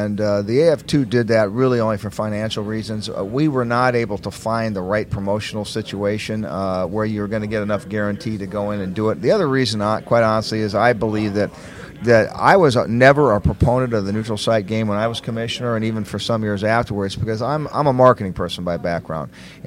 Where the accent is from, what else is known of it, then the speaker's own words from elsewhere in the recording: Iowa, United States; Some other parts of my home state of Iowa really got devastated